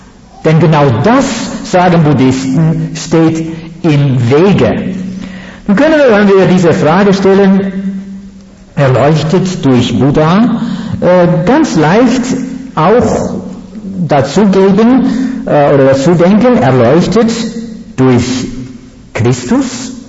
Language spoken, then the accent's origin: German; Netherlands; German is a second language